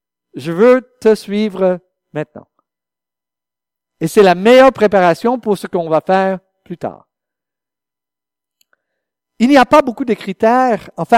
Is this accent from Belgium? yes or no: no; United States; French is a second language; Comme on vient des États-Unis, c'est pas donné, ça.